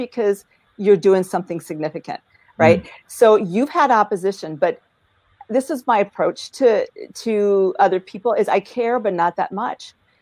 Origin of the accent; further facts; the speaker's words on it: Sioux Falls, South Dakota, United States; and then my hometown, Sioux Falls, South Dakota, was hit with three tornadoes that day before.